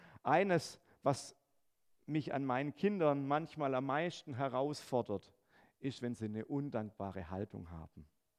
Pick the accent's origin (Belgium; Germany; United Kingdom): Germany; Hemmingen, Baden-Württemberg; bei uns im Strohgäu, also aus Hemmingen, wo ich herkomme